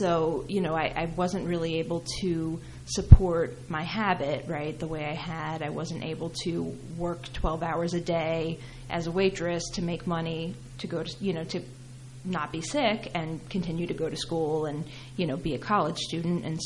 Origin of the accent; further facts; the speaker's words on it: Middlesex County, New Jersey, United States; also born or lived in Hunterdon County; So I grew up in Middlesex County, and they thought that the thing